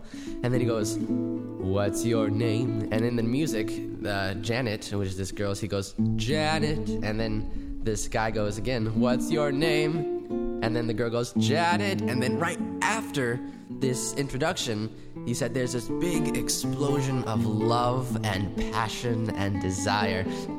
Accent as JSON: {"language": "English", "town": "Portland", "region": "Oregon", "country": "United States", "said": "I'm from Portland, Oregon."}